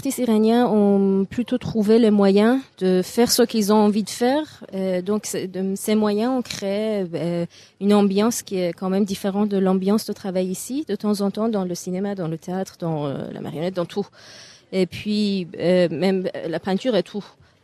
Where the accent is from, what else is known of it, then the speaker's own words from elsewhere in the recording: Iran; French is a second language; now in France; Je suis iranienne, et puis je travaille avec Alain Lecuc dans la compagnie Papier Théâtre, et je fais l'université de la marionnette en Iran, donc je suis marionnettiste formé en Iran, et je travaille maintenant en France.